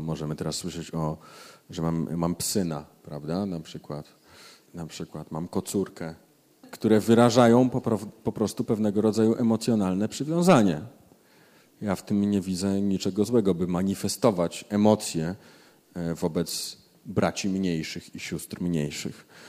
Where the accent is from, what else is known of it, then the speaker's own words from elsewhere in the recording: Knurów, Silesian Voivodeship, Poland; jest synek ze Śląska. Ja się wychowałem w Knurowie